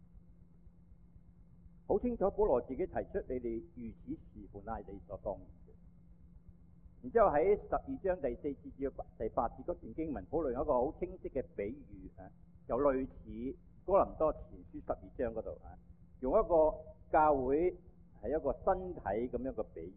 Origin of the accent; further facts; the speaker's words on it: Guangdong, China; accent: Cantonese; 我们中国人